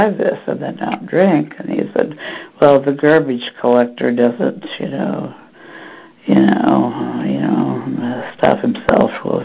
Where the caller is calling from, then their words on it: Seattle, Washington, United States; from Seattle.